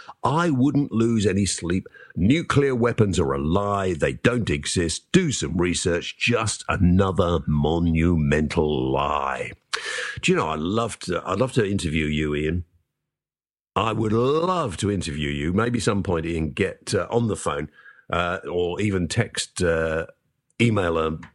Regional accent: Wales, United Kingdom; Yakida. Yakida. As a Welshman myself.

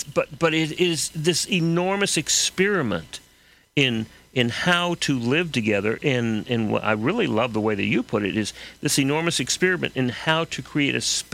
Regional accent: Texas, United States; so often I grew up in Texas, and in Texas, the problems were always somebody else causing them, i.e. Washington or somebody outside. And I grew up fearing all those folks outside of Texas.

